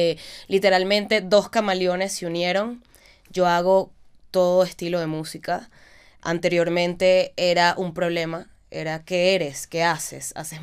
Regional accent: Caracas, Capital District, Venezuela; Vengo de Caracas, Venezuela, ya la improvisación lo es todo.

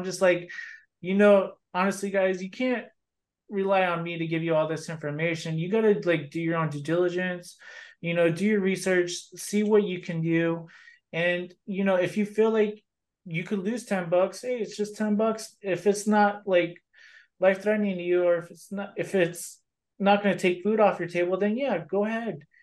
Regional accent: El Paso, Texas, United States; I'm actually from Texas, El Paso part. So it'd be like going back home to see family and things like that.

